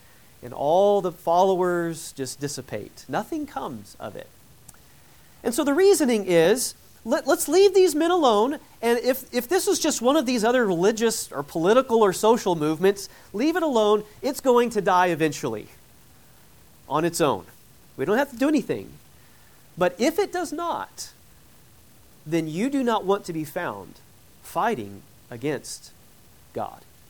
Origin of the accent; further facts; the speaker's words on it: Westfield, Indiana, United States; I am from Westfield, as was announced already, and I feel a little bit guilty that I have not met most of you before because we're practically neighbors.